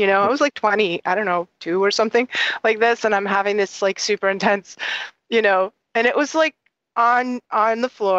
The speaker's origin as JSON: {"language": "English", "region": "Massachusetts", "country": "United States", "tie": "born or raised there", "said": "my parents were hippies, and I grew up outside Boston"}